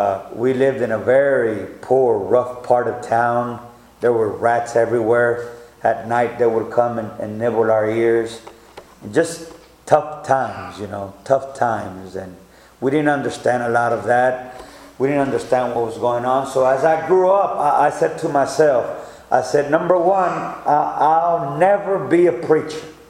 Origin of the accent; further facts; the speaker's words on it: Mexico; And number three, I'm getting away from Mexico as far as I can. You know, that was my view, you know, growing up.